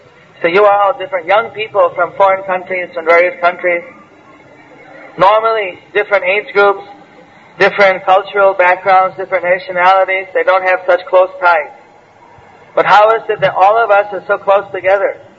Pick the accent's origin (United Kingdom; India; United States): India; now I'm Indian, of course, but whatever